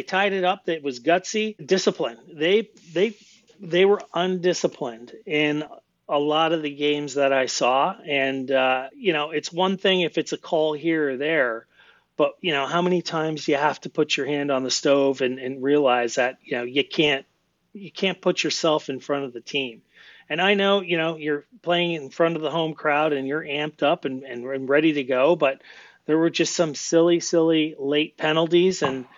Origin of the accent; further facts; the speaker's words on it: Canada; Well, I mean, being Canadian, right, that is heart and soul.